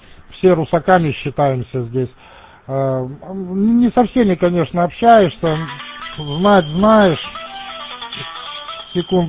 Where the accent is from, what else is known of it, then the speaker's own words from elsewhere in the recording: Kyrgyzstan; moved away as an adult; now in Russia; А сам родом я из Киргизии, семья тоже, у меня жена в Киргизии родилась, дети в Киргизии родились. В 1994 году мы переехали в Россию, Пензенская область